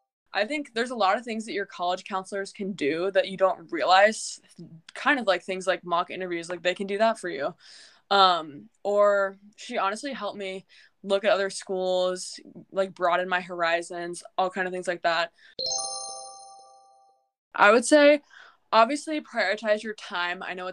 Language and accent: English; Des Moines, Iowa, United States; I am from Des Moines, Iowa. I go to what I did attend, I guess I've graduated now, but I attended a private school in West Des Moines, Iowa.